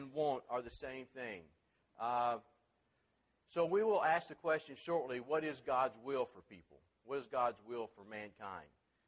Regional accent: Tennessee, United States; They didn't have logic when I was growing up in Middle Tennessee, so I never got that far.

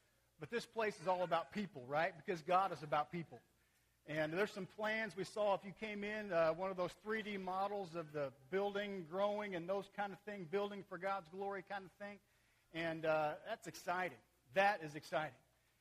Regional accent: Oklahoma, United States; You know, I grew up in Oklahoma, just across the border up there near Oklahoma City

